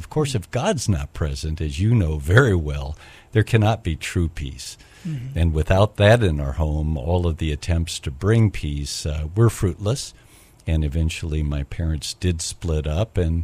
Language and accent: English; Minnesota, United States; also born or lived in Kansas / Southern California; I was born in Kansas, and because of a rocky family situation, transplanted to Southern California. Family life got even rockier. Mm. My parents split up, and I was basically deposited with my grandparents in a little farming community in Minnesota.